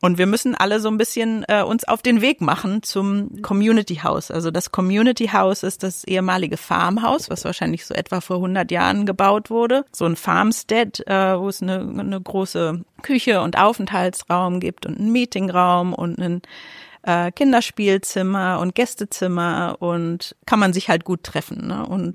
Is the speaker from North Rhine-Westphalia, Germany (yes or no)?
no; Berlin, Germany; moved away as an adult; Und die Gesellschaft, aus der ich komme, jetzt aus Berlin